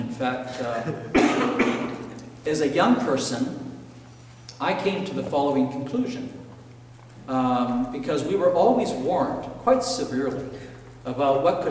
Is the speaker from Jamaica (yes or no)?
no; Ecuador; I grew up in Ecuador, in South America. My parents were missionaries with the Christian and Missionary Alliance there.